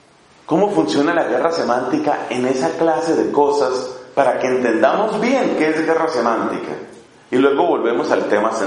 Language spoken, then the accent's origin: Spanish; Colombia; allá en mi país, en Colombia.